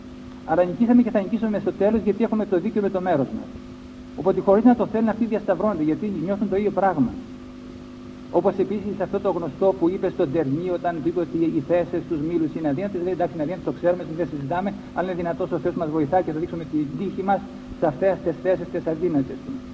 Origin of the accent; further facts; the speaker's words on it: Crete, Greece; έτσι το ξέρω εγώ στο χωριό μου. Και θυμάμαι συνήθιστο τραγούδι που λέμε στην Κρήτη